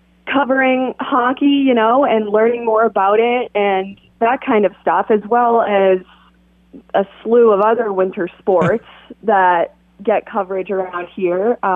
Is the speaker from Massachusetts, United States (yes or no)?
yes; Boston, Massachusetts, United States; I'm really a basketball girl. I grew up around Boston.